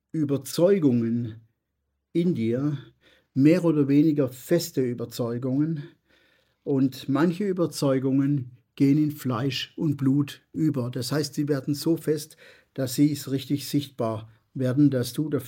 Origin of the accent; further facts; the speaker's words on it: Germany; Ich lebe in diesem Land, ich bin in diesem Land aufgewachsen. Das ist einfach so. Und das ist meine erste Identität, ich bin halt ein Deutscher.